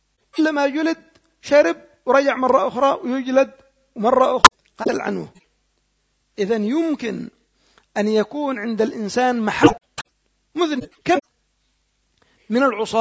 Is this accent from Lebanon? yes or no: no; Yemen; مثل ما يقال عندنا في اليمن دغدغ جمل